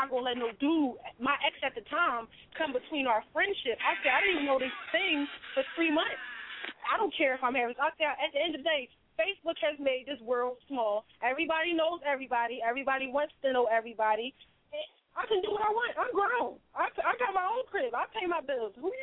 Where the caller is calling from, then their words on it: Philadelphia, Pennsylvania, United States; I'm from West Oak Lane.